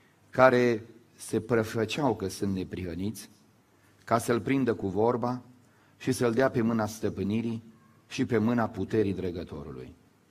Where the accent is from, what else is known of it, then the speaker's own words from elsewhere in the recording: Moldavia, Romania; now in Bucharest, Romania; Când am venit în București și am zis: vedeți că eu vin din Moldova